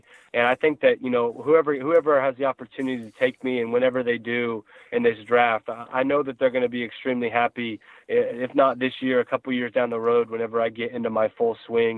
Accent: Wiggins, Colorado, United States; I was raised in Wiggins, Colorado, an hour east of Denver.

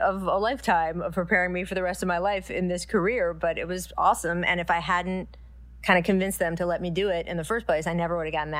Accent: Washington, District of Columbia, United States; For me, so I grew up in the Washington, D.C. area, the Washington Post, great newspaper.

